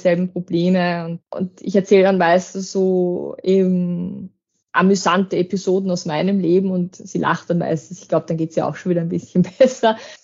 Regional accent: Lower Austria, Austria; now in Horn, Austria; ich wohne auch nicht in Wien, sondern in Horn, also ich bin ja doch aus dem Waldviertel und für mich ist das dann schon, ich fahre über eine Stunde nach Wien rein.

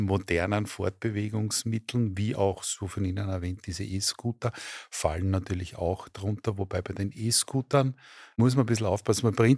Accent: Lower Austria, Austria; also ich komme aus dem Umland von Wien, also dem sogenannten Speckgürtel, sage ich jetzt einmal

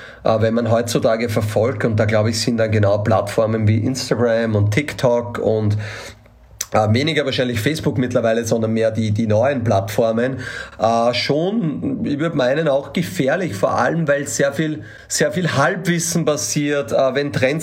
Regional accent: Austria; da muss man auch lästig sein, so würde ich sagen, als Österreicher.

